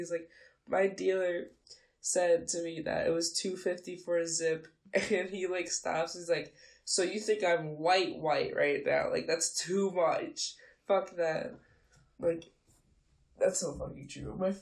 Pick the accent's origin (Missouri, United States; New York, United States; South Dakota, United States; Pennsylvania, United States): New York, United States; Long Island; since I'm from Long Island, New York